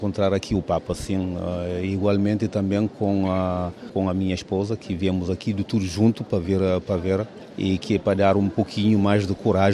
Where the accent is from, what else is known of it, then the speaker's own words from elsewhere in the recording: Tarrafal, Santiago, Cape Verde; Eu sou de Tarrafal, Santiago.